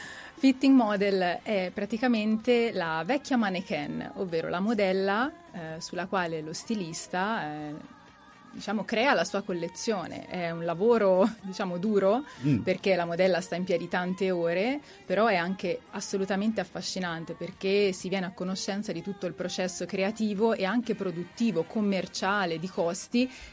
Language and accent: Italian; Gallina, Tuscany, Italy; born there; now in Arezzo, Italy; Io adoro Arezzo, è la città che mi ha adottato, però sono nata in un paesino nel cuore della Val d'Orcia, provincia di Siena, che si chiama Gallina.